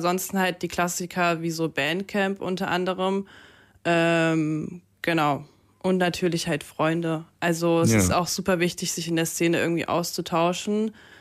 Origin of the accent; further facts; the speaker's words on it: Germany; born there; first language Russian; German is a second language; Ich selber wurde in Deutschland geboren, aber meine Eltern kommen aus der Ukraine. Das heißt, meine Muttersprache ist Russisch.